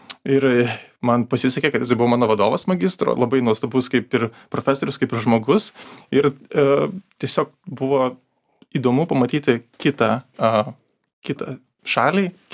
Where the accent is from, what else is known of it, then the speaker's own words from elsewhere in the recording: Dzūkija, Lithuania; aš augau kaime Dzūkijos tokiam mielupiu.